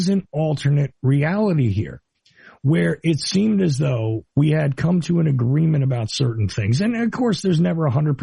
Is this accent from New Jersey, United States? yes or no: yes; New Jersey, United States; Because I grew up in New Jersey.